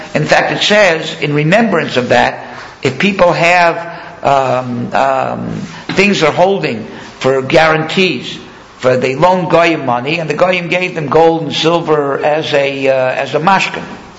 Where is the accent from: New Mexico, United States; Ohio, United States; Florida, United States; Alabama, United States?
Florida, United States; Miami; when I was growing up in Miami, I was in high school, the rage of the world were